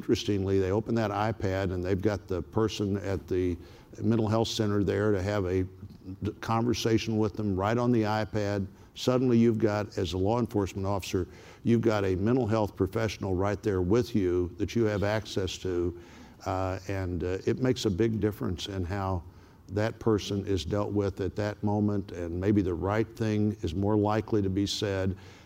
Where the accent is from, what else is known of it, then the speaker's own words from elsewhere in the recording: Springfield, Missouri, United States; in my hometown, Springfield, Missouri